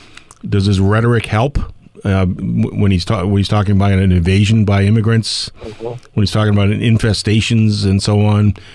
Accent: New England, United States; of course, I'm from New England, so what do I know?

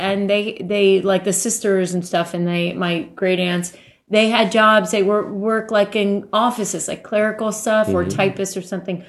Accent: United States; because I'm Italian American, of my family, when they came over, I always looked to see what the women did

